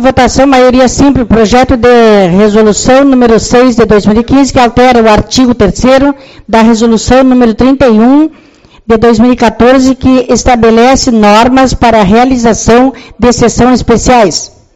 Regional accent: Barra do Quaraí, Rio Grande do Sul, Brazil; a Barra do Quaraí é minha cidade, né? Então, gostaria de dizer que eu sou nascida na Barra do Quaraí, criada na Barra do Quaraí.

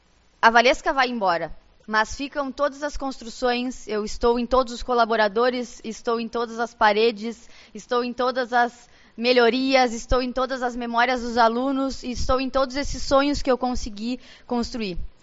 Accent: Santana do Livramento, Rio Grande do Sul, Brazil; also born or lived in Uruguaiana; Sou da fronteira, né? Vim de Livramento, morei em Uruguaiana, então, assim da minha chegada, perguntavam se o meu sotaque já era...

